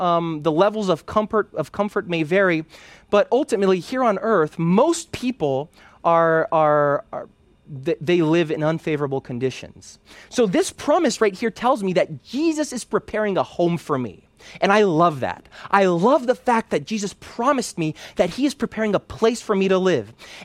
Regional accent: Brazil; English is a second language; now in United States; We're from Brazil, where each state has a different cultural type of food. Here in the States

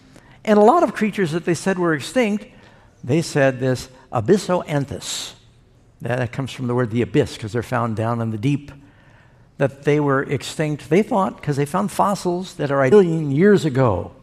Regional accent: New York City, New York, United States; born or raised there

